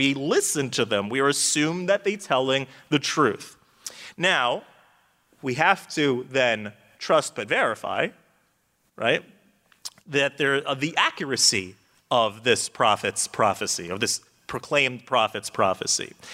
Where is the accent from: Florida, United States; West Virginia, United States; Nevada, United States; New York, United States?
Florida, United States; So I'm from Florida, and every day in Florida, from 3 o'clock till 4 o'clock, it rains, okay?